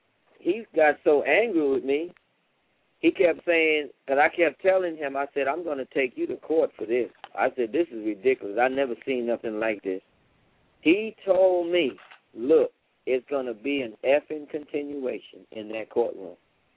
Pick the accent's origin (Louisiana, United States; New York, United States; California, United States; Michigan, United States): New York, United States; Now, I'll say this. I grew up in New York. I used to be involved in gangs and stuff